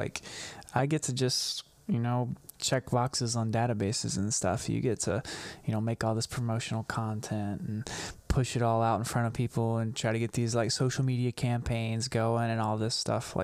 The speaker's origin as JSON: {"language": "English", "town": "Shreveport", "region": "Louisiana", "country": "United States", "said": "So I'm from the Shreveport-Bossier City area of Louisiana, which is northwest Louisiana. We're about 3 hours east of Dallas, Texas."}